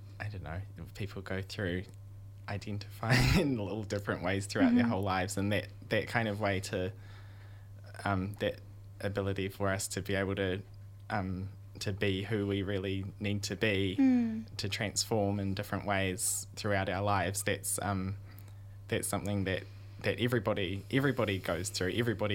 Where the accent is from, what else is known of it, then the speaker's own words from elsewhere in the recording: Hokitika, West Coast, New Zealand; I tū pāke au ki Hokitika. I grew up in Hokitika in the South Island. I'm an artist.